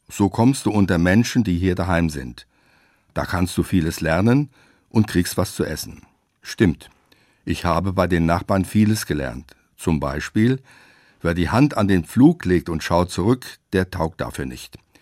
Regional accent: Ebersbach, Hesse, Germany; Mich hat das an meine Kindheit in Ebersbach im Lahn-Dill-Kreis erinnert. Wir waren dort als Flüchtlinge gelandet.

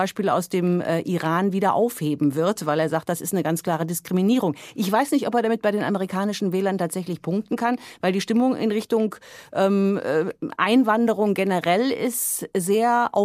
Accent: Germany; Als Deutscher kann man nicht aufhören zu staunen.

